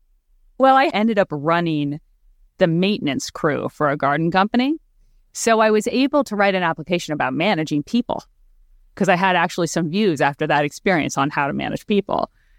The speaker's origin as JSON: {"language": "English", "country": "Singapore", "tie": "born there", "also_born_or_lived": "London / Tokyo / India", "said": "I grew up overseas. I was born in Singapore, lived in London, Tokyo, and my parents moved to India when I went off to school."}